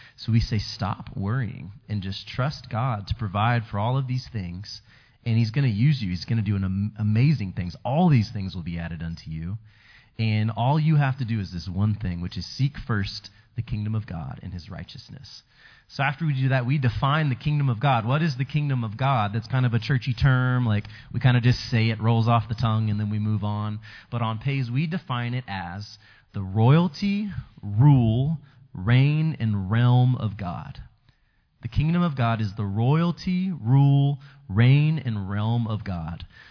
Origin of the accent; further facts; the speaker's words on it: Mansfield, Texas, United States; I'm from Mansfield, that city just south of Arlington. So we were actually able to place a team at the church that I grew up